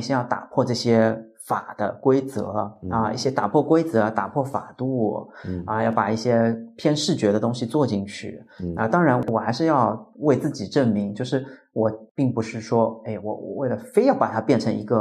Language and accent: Chinese; Hangzhou, Zhejiang, China; now in Beijing, China; 我到了北京10年出头了，但是好像第一个口音也改不了